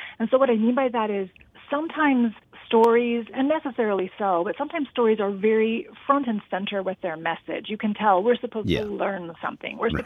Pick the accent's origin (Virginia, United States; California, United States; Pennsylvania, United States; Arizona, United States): California, United States; Riverside; also born or lived in Midwest; So I was born and raised in Riverside and spent the majority of my growing up years in the Midwest, in and out of theaters, community theaters